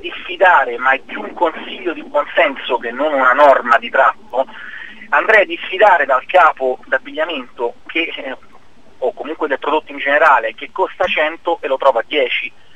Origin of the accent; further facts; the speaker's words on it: Rome, Lazio, Italy; la capitale in questo momento non sta brillando di lustro, e lo dico da romano